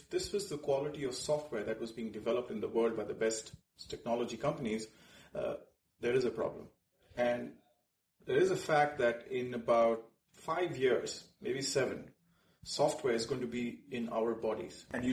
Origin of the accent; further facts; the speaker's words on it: India; moved away as an adult; now in United States; So I am originally from India. And I used to work for a very large global company in the U.S. before coming here.